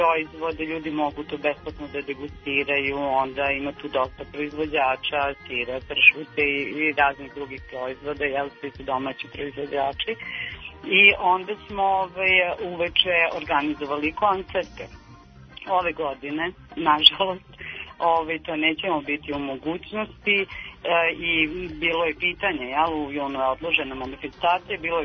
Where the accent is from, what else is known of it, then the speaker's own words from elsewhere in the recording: Belgrade, City of Belgrade, Serbia; ja sam inače Beograđanka